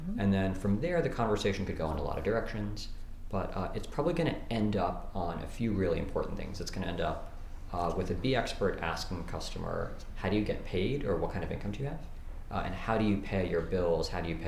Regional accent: New York City, New York, United States; So I also grew up in New York, a combination of Staten Island, Brooklyn, Manhattan, Queens, all are places I've worked or lived.

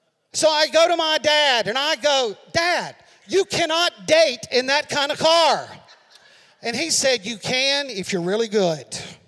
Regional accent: Birmingham, Alabama, United States; born there; So a long time ago in a land far away, I was born in Birmingham, Alabama.

